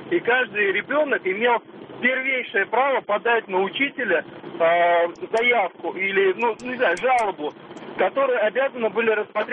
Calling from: Moscow, Russia

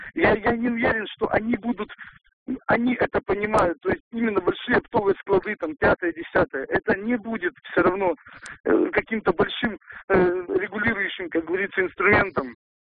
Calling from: Karpinsk, Sverdlovsk Oblast, Russia; Я вам звоню из Свердловской области, город Карпинск.

